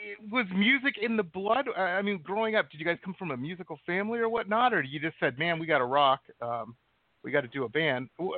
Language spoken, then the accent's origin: English; Detroit, Michigan, United States; For those who don't know, I grew up in Metro Detroit, and then in the city and whatnot.